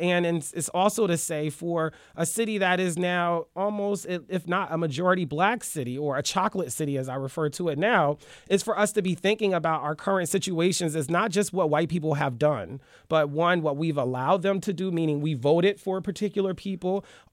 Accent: Philadelphia, Pennsylvania, United States; much like I'm from South Philly. Italians brought Italy with them to South Philly, you know.

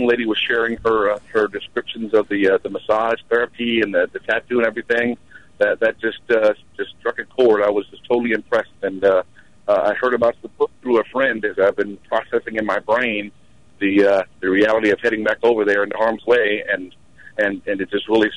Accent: Florida, United States; I'm also from Florida, so you made us all very proud.

